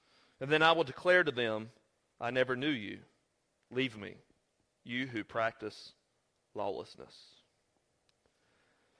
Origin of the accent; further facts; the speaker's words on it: Seagrove, United States; either because of not being able to hear on my right ear or because I'm from Seagrove.